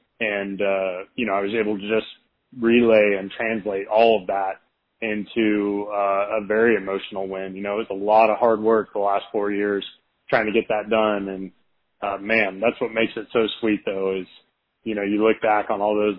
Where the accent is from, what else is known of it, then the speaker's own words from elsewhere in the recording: California, United States; And I learned a lot growing up in Northern California